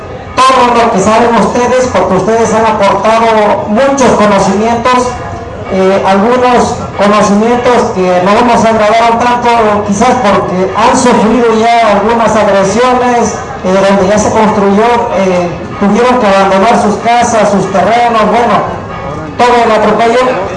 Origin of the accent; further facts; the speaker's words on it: Paso de la Reina, Oaxaca, Mexico; de la Costa Chica de Oaxaca. De Paso de la Reina